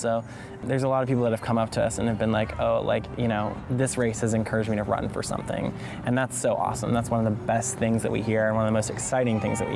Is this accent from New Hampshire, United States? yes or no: no; Alabama, United States; People who don't know who I am and they hear that I'm from Alabama, they're like, oh wow, that election, that really changed things, that was great.